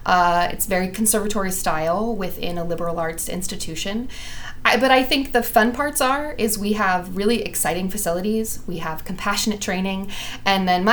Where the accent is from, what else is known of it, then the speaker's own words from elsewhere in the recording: California, United States; I grew up in California.